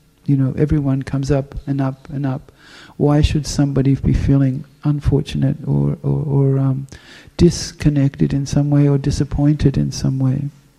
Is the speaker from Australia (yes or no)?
yes; Western Australia, Australia; I'm from Western Australia, but I'm a Melbourne.